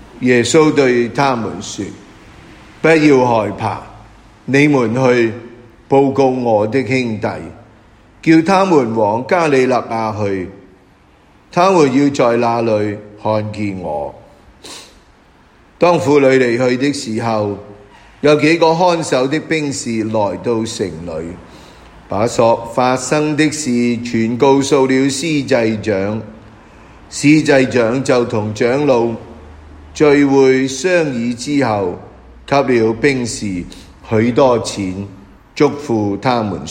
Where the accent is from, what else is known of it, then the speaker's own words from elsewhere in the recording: Hong Kong; 今日好像我们香港人呢啲学生已经不用读中史啦。